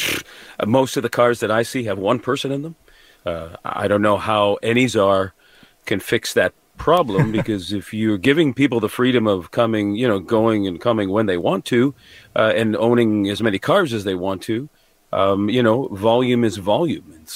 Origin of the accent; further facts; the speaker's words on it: Ancaster, Ontario, Canada; And my wife and I both grew up in her in Mount Hope. I grew up in Ancaster, sort of outside of Hamilton. So we grew up in smaller communities.